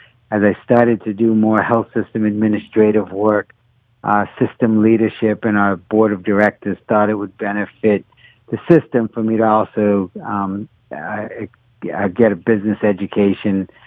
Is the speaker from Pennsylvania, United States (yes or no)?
yes; Philadelphia, Pennsylvania, United States; now in Baltimore, United States; Yeah, I was born and raised in Philly, I will say that.